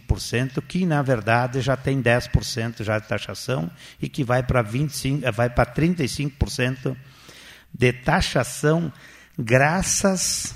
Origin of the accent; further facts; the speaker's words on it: Brazil; sou brasileiro, nasci no Brasil, sou patriota.